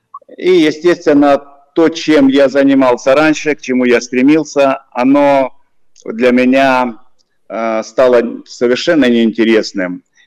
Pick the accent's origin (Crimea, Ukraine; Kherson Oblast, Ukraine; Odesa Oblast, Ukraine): Kherson Oblast, Ukraine; Родился я на Херсонщине, вырос там, учился.